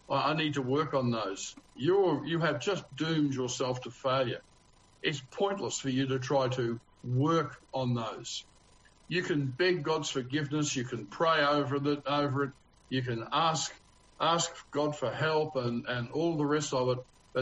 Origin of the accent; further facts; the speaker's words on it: Australia; accent: Australian; and I was talking with my Australian accent, and we were laughing and joking and having a great time.